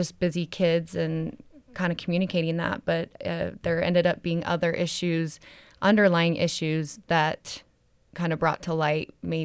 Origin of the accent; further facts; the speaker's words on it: Utah, United States; growing up in the Salt Lake Valley.